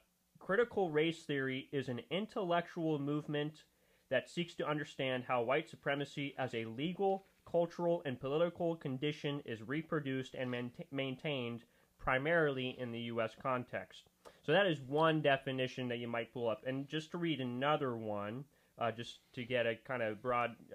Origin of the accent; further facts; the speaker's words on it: United States; born there; I am American, but that's only because I was born in America and I have both my parents are American.